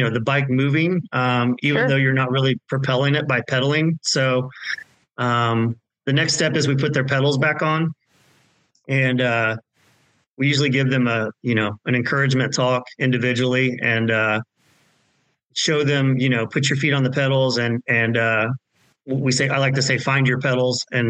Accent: Indiana, United States; You know, I'm born and raised in Indiana, and that's my that's where my heart's at.

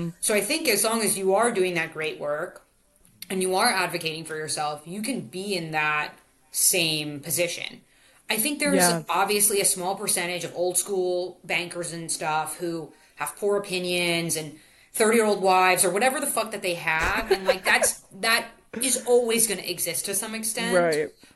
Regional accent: New York City, New York, United States; also born or lived in San Francisco; I'm was living in San Francisco, I'm back to New York City. I grew up in New York.

